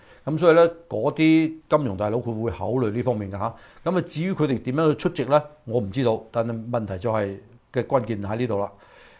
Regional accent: Hong Kong; 那就可以說是我們香港人的回憶來的

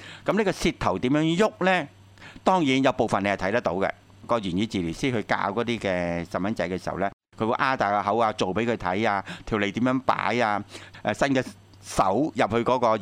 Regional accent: China; 我中國人睇英文唔係咁樣。

